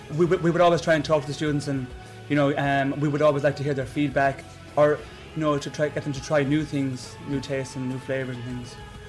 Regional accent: Ennis, County Clare, Ireland; now in Limerick, Ireland; Yes, I was born in Limerick, originally from Ennis. I've lived in Ennis all my life, but I've been living in Limerick for the past 5 years or so.

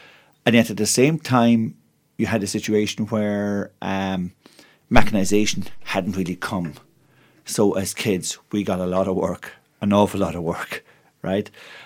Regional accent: Drumcullagher, Munster, Ireland; I was born in Bedford Row. There was a lying-in hospital in Bedford Row. It's now gone. Well gone. But obviously I grew up in a place called Drumcullagher, which is out in the Cork Limerick border

